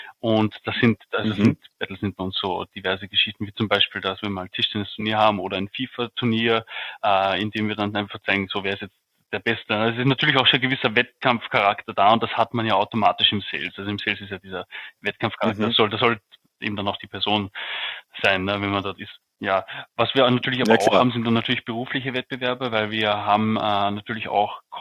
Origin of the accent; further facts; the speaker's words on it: Vienna, Austria; now in Burgenland, Austria; Ich bin 29, komme aus Wien, kürzlich jetzt ins Burgenland gezogen, leidenschaftlicher Pendler geworden